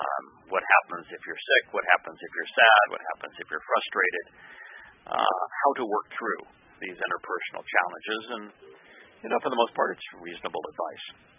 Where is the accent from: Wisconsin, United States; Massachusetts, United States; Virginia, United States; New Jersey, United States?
Virginia, United States; Charlottesville; I had not seen it up close and personal, nor observed its tactics until I saw it in my hometown in Charlottesville, Virginia.